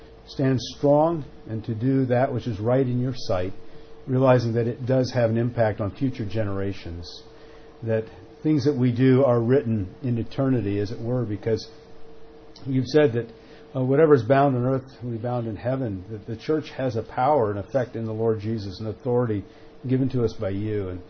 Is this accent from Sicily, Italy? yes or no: no; Rome, Lazio, Italy; moved away as an adult; I came from Rome, Italy, all the way to Illinois, to Wheaton, Illinois, to go to Wheaton College.